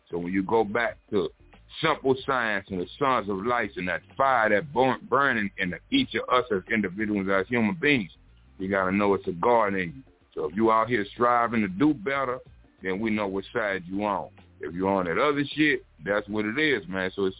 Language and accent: English; the South, United States; I'm from the South, man. Chicken wings and hot sauce, man, all day, every day.